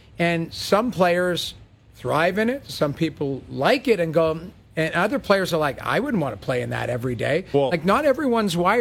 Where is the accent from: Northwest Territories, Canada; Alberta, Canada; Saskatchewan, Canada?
Alberta, Canada; St. Albert; I grew up in St. Albert, Alberta.